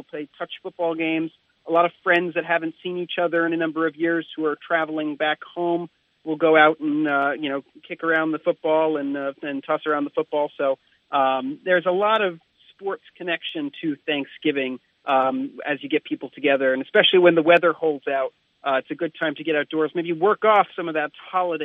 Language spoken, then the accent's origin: English; New York, United States; So, I know that in my hometown in New York, there will be a turkey trot tomorrow.